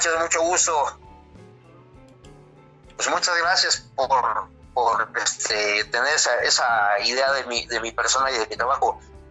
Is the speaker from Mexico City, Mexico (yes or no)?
yes; Mexico City, Mexico; yo soy nacido en Ciudad de México, en el año de 1970, ya en el México viejo, y pues me desarrollé en una familia un poquito humilde